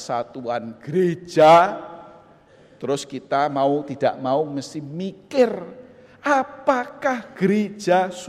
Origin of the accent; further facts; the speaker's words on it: Surabaya, East Java, Indonesia; Nah, salah satunya saya dari GKI, tapi dari Sinode Wilayah Jawa Timur. Saya dilahirkan, dibesarkan di Surabaya. Jadi saya orang Surabaya, kalau nanti dalam khotbah gaya Suraboyonya muncul, mohon dimaafkan.